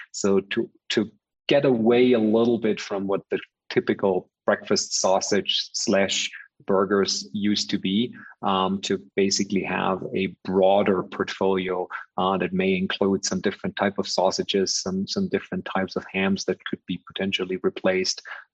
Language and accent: English; Germany; I'm originally from Germany